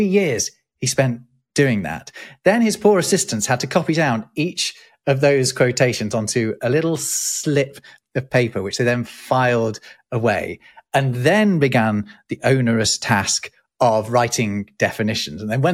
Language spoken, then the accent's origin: English; Derby, East Midlands, United Kingdom; So I grew up in Derby in the English Midlands